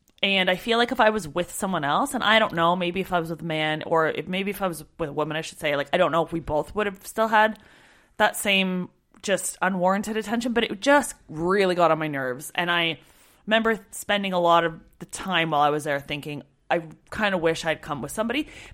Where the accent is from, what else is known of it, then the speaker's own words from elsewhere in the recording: Canada; I'm Canadian, obviously.